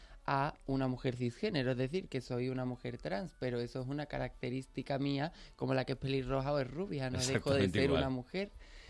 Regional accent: Pilas, Andalusia, Spain; si yo le digo, soy de Pilas, ¿qué conoces de mi pueblo?

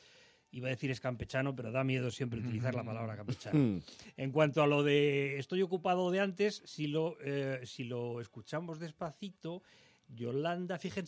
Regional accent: Madrid, Community of Madrid, Spain; Soy el único madrileño que ha pisado un excremento de perro pequeñito

